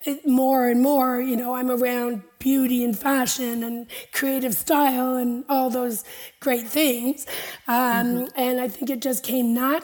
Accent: south of France, France; growing up in the Mediterranean, the south of France, went to school there.

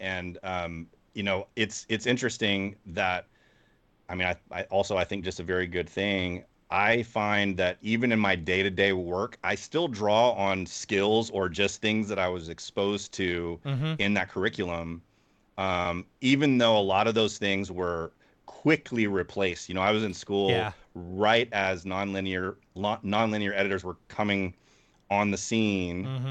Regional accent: Arlington, Texas, United States; And I grew up in Arlington, so right in the middle.

